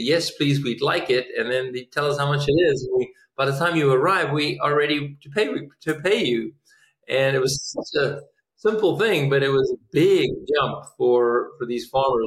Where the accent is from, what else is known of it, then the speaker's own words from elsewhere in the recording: California, United States; As strange as it sounds, I come from Silicon Valley, and 5 or 6 years later, people still were not using email.